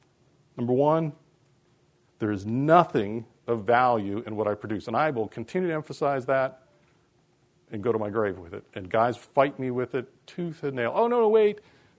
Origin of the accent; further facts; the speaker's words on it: Midwest, United States; I mean, I grew up in the Midwest. I was a roofer as a kid in high school.